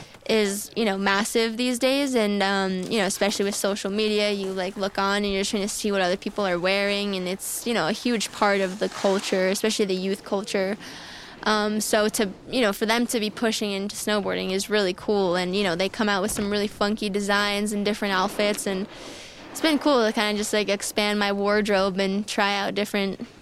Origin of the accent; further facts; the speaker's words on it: United States; I'm from the United States, and I just got a silver medal in the snowboard slope style event.